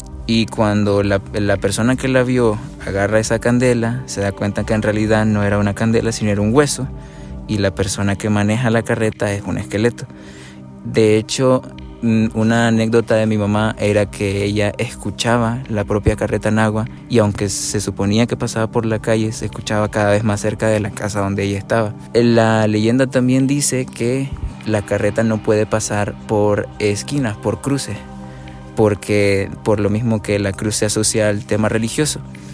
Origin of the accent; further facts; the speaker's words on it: Nicaragua; tengo 19 años y vengo de Nicaragua.